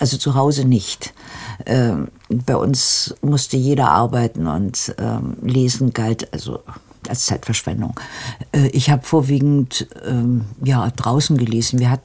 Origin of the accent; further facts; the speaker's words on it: Hesse, Germany; Das war in der Nähe von Darmstadt.